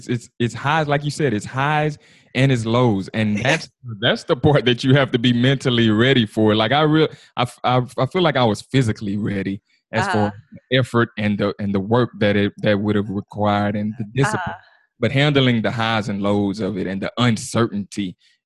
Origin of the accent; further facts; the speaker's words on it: Texas, United States; accent: Texas twang; Everyone always kind of notices the Texas twang.